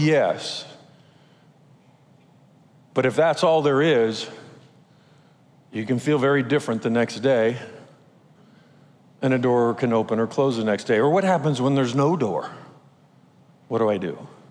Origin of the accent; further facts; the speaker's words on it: Long Beach, California, United States; now in San Clemente, United States; We grew up in Long Beach and time to move to San Clemente.